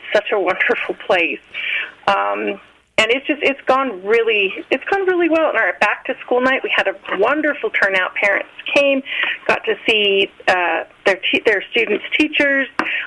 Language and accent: English; Utah, United States; Well, I'm originally from Utah County, and so my family's up there